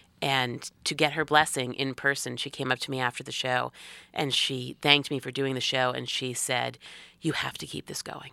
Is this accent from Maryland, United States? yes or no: no; Massachusetts, United States; moved away as an adult; also born or lived in California; I grew up in Massachusetts, but I moved out to the Southern California area when I went to college in California and then lived in the Palm Desert area for quite some time.